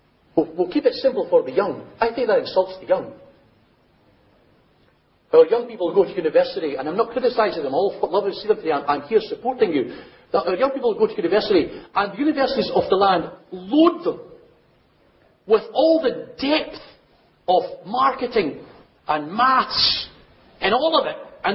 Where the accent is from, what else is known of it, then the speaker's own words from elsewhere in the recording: Scotland, United Kingdom; when I was growing up in Scotland